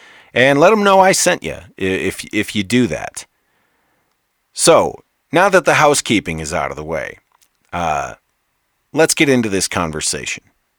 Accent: Michigan, United States; I'm originally from Michigan, and so we were neighbors.

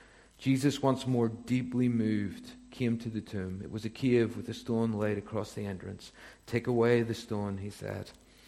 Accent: Ballymena, Northern Ireland, United Kingdom; I grew up just outside Ballymena. You might have noticed that from how I said the word stone.

